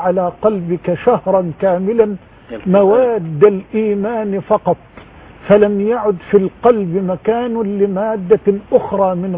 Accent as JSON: {"language": "Arabic", "country": "Egypt"}